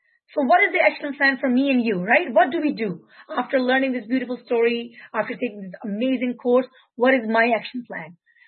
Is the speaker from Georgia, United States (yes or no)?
yes; Atlanta, Georgia, United States; I am from Atlanta as well.